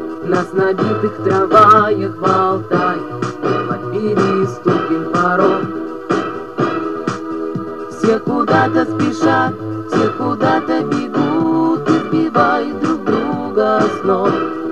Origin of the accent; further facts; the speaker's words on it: Moscow, Russia; Москве так много приезжих и иностранцев, и туристов тоже много, но все же я этот город люблю, ведь это мой родной город